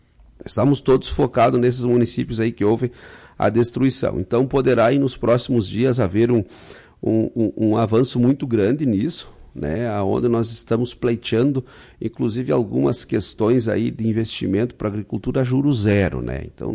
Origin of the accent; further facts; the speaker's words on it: Lagoa Vermelha, Rio Grande do Sul, Brazil; eu venho de Lagoa Vermelha